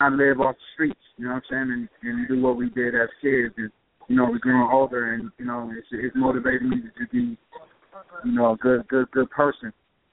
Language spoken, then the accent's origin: English; Grand Rapids, Michigan, United States; It's trying to buy property in my hometown. So I'm just trying to, like, you know what I mean, Grand Rapids, Michigan, rather